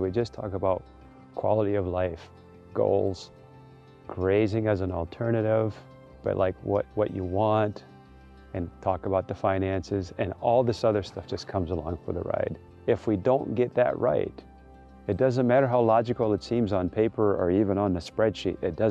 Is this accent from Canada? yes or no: no; Madagascar; now in United States; Growing up in Madagascar, we spent time in the woods and in the field all the time. We basically lived outside